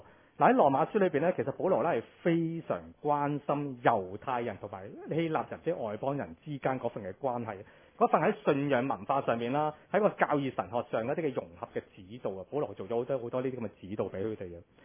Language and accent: Chinese; China; 我们中国人都经常说人贵乎自知